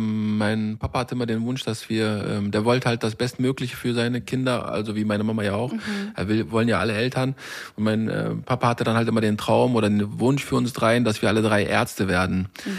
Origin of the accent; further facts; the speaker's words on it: Germany; Also ich sehe türkisch aus, aber habe sehr, sehr viel von den deutschen Tugenden mitgenommen. Bin hier geboren, hier auch aufgewachsen. Und ich finde es auch sehr, sehr gut, dass ich sozusagen beide Wurzeln dann auch tatsächlich mitleben durfte und da drin auch aufwachsen durfte